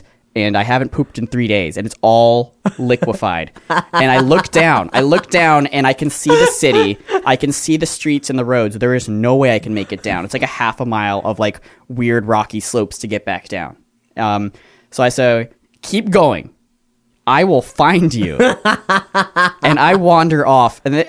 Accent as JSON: {"language": "English", "region": "Florida", "country": "United States", "said": "And we're like, \"Dude, we're from Florida. We don't know.\""}